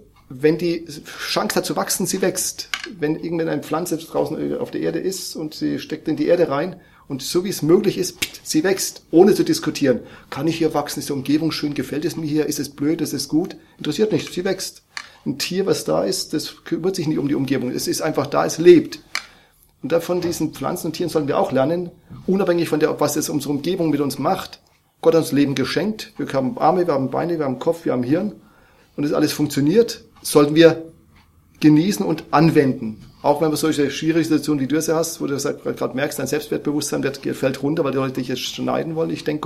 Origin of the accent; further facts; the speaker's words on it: Schweinfurt, Bavaria, Germany; weil ich komme aus Schweinfurt.